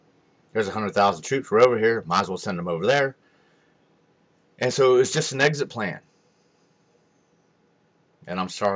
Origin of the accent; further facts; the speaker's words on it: United States; I'm as American and patriotic as the next guy.